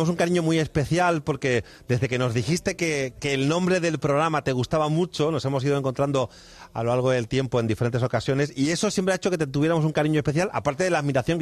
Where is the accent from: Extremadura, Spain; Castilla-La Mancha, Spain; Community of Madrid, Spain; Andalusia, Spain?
Extremadura, Spain; para todo el país y desde luego para nuestra región extremeña